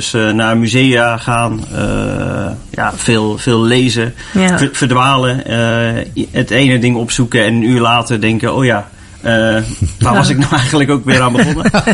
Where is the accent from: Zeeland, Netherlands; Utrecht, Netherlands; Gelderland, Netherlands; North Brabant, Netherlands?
Zeeland, Netherlands; now in Vlaardingen, Netherlands; ik ben een dichter van 37 jaar. Ik kom van origine uit het Zeeuwse, Schouwen-Duiveland. Woon nu sinds een jaartje in Vlaardingen met mijn vriendin.